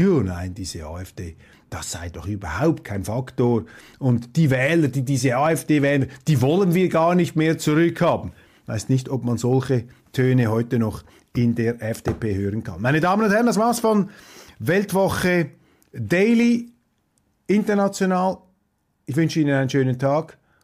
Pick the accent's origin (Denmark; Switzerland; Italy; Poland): Switzerland; ich sage es Ihnen jetzt tiefenentspannt als Schweizer